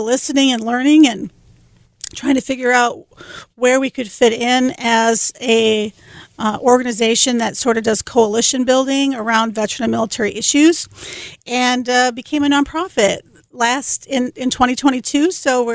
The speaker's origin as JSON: {"language": "English", "town": "Grand Forks", "region": "North Dakota", "country": "United States", "tie": "born there", "also_born_or_lived": "Rapid City", "said": "So I was born in Grand Forks at the air base there."}